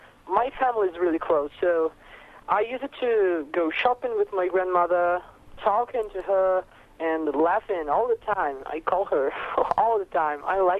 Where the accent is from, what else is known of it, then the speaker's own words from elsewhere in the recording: São Paulo, Brazil; English is a second language; Well, I come from Brazil, São Paulo.